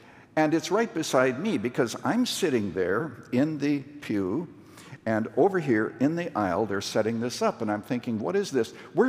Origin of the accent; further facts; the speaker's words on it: Saskatchewan, Canada; I'm a little boy growing up in Saskatchewan, Canada, the last of five children, born on a farm, closest town, 5 miles away, 75 people.